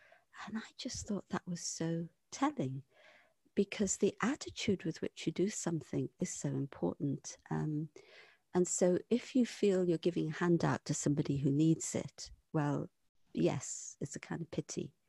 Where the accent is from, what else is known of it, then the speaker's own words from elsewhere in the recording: Liverpool, North West England, United Kingdom; Yeah. I'm from Liverpool.